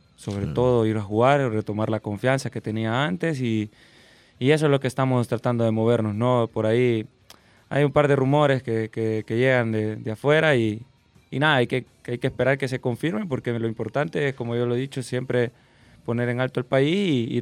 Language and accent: Spanish; San Salvador, El Salvador; born there; yo nací aquí, pues yo soy salvadoreño. Yo jugaba allá en San Jacinto, en tierra, pues en canchas de tierra.